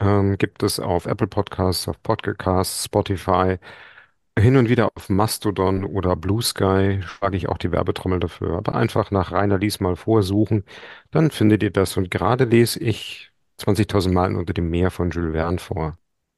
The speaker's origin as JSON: {"language": "German", "town": "Munich", "region": "Bavaria", "country": "Germany", "tie": "born or raised there", "said": "meiner alten Heimat München"}